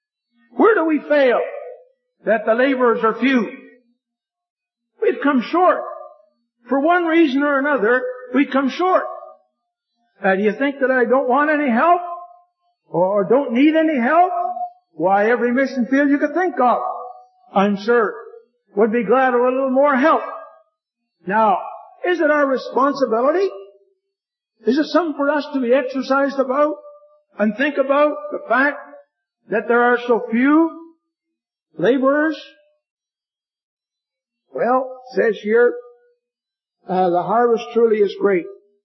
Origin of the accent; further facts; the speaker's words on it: Portage la Prairie, Manitoba, Canada; I'm from Portage la Prairie, Manitoba. Friendly Manitoba.